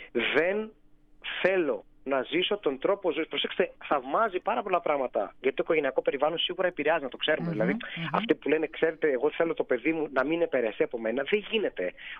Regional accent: Larissa, Thessaly, Greece; εγώ γεννήθηκα και μεγάλωσα στη Λάρισα. Είναι η γενέτειρά μου, πηγαίνω πολλές φορές τα καλοκαίρια.

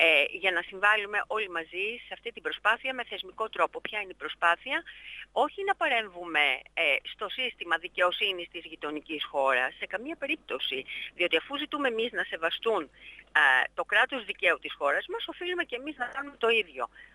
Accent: Northern Greece, Greece; και είμαι βορειοελλαδίτισσα

